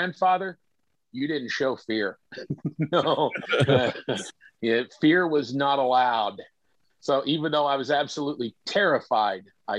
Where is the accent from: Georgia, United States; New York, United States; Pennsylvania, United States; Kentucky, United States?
Kentucky, United States; moved away; But I grew up in Kentucky, and my mother's family were all horse people